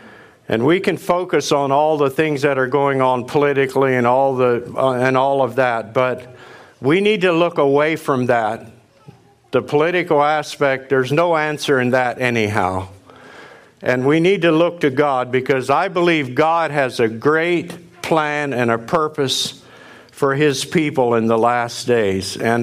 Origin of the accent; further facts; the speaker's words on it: Colorado, United States; from Colorado.